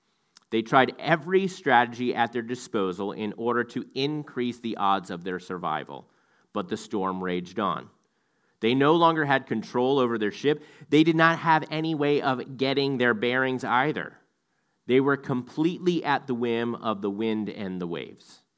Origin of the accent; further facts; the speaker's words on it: Virginia Beach, Virginia, United States; Growing up in Virginia Beach, it was a common occurrence during the late summer months that we would get hurricane warnings.